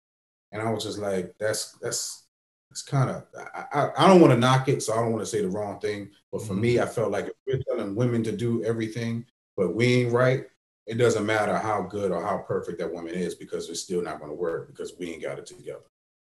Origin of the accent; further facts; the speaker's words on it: Bronx, New York, United States; growing up in the Bronx, the birth of hip hop, and I know Brooklyn want to challenge that. We can have a discussion. But I grew up on Grand Avenue.